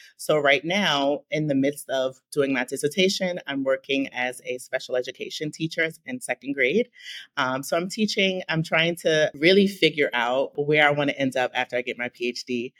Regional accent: Harlem, New York, United States; I grew up in Harlem, so it was just a train ride away.

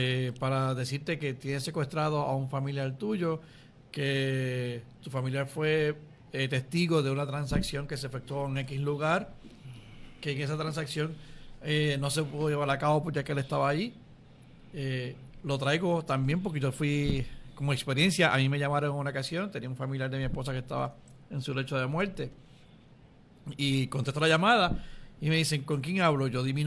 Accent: Jayuya, Puerto Rico; Tengo como anécdota de un conocido en el pueblo de Jayuya, ya que soy de Jayuya

